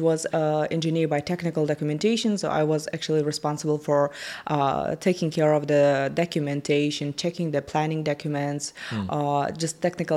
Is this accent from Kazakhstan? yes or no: yes; Kazakhstan; I am from Kazakhstan. I was born and grew up in Kazakhstan.